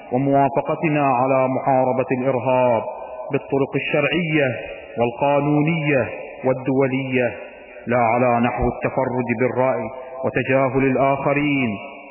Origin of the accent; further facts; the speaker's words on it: Iraq; أما نحن كشعب عراقي فلا نقبل بجميع ما يقوم بها المخربون مطلقا